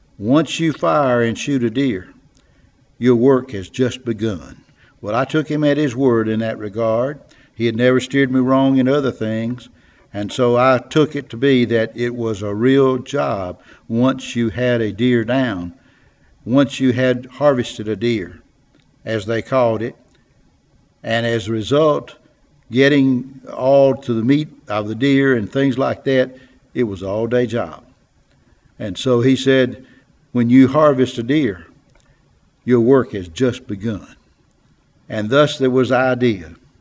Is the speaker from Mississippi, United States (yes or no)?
yes; Kosciusko, Mississippi, United States; I was growing up in Otala County down in Kosciuszko, Mississippi, back 74 years ago.